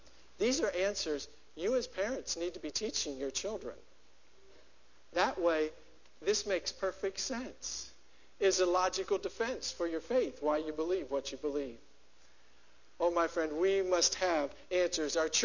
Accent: Ohio, United States; This is in my home state in Dayton, Ohio.

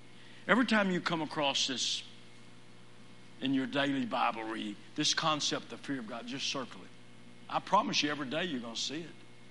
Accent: Fort Worth, Texas, United States; I mentioned I grew up in Fort Worth. And all my life I wanted to be a lawyer

